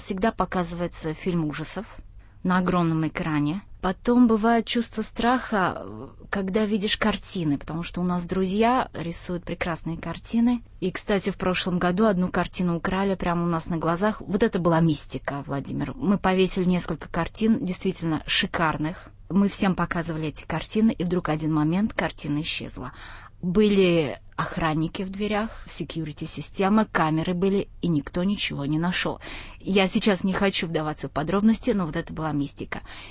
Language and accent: Russian; Russia; also born or lived in Kazan; now in Prague, Czech Republic; Во-первых, я из России, из бывшего Советского Союза, участвую в организации американского праздника Хэллоуин в Праге.